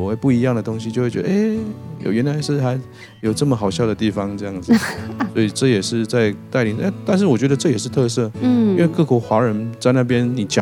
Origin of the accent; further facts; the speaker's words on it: Taiwan; 因为我们从小在台湾长大，所以中文就会很不一样